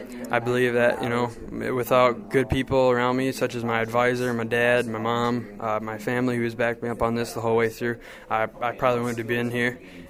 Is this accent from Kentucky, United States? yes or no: no; Hartland, Minnesota, United States; now in Mason City, United States; I'm from Hartland, Minnesota. I am currently a freshman at North Iowa Area Community College in Mason City, Iowa.